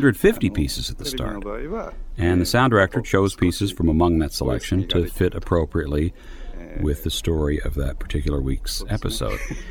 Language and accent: English; Oda, Ehime, Japan; also born or lived in Kobe / Matsuyama; Well, I was born in Kobe, and my earliest memories are of living in a place called Teramuraza Odacho, Kamiyukena-gun in Ehime Prefecture on Shikoku Island. I was raised there in the mountains until I was around 12 when we moved nearby to Matsuyama City.